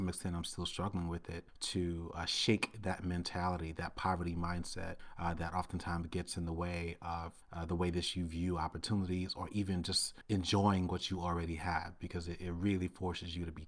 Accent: Brooklyn, New York, United States; I mean, growing up in Brooklyn, one of the fun things we would do was go hang out on the roofs of buildings.

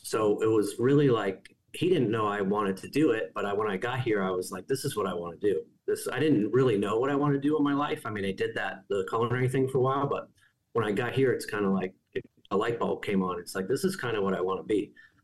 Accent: Easton, Massachusetts, United States; I grew up in Massachusetts, Easton, East Bridgewater area.

